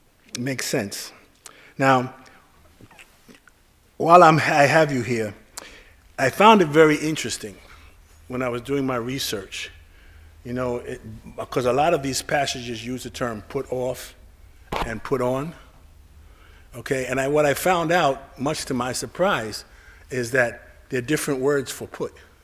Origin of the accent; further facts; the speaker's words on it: United States; I grew up in America. I came here when I was 2.